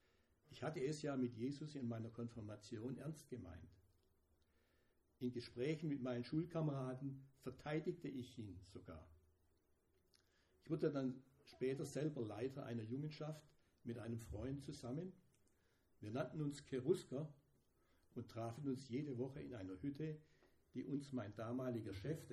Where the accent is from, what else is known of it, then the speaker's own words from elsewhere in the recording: Tübingen, Baden-Württemberg, Germany; Ja, ich bin Schwabe, komme aus Tübingen